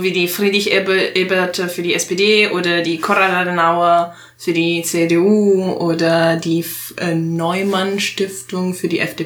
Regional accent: Italy; German is a second language; moved away as an adult; now in Germany; Ich komme aus Italien. Wohne seit 8 Jahren in Deutschland

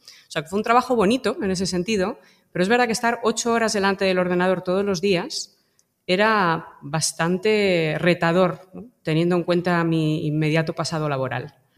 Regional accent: Madrid, Community of Madrid, Spain; also born or lived in United States; now in Berlin, Germany; de que me marché de Madrid, mi ciudad de origen, me fui a vivir a Estados Unidos primero y luego a Berlín ejerciendo como periodista.

